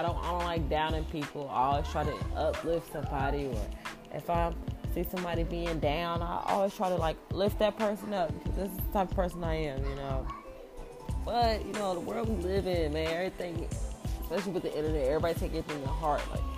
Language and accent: English; Mississippi, United States; But I'm from Mississippi, so I don't have like a strong country accent. Sometimes it kicks in, you know, and I'm like, damn, I'm country than a motherfucker.